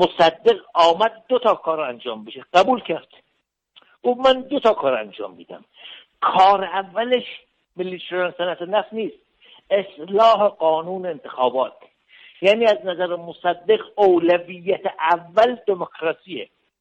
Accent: Iran; من به عنوان یک ایرانی، به عنوان کسی که به دموکراسی و لائیسیته اعتقاد دارم

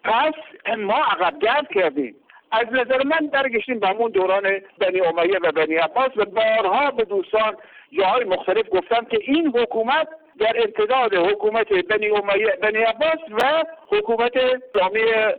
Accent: Iran; بنده هم به عنوان یک ایرانی، یک دلسوز برای وطنم

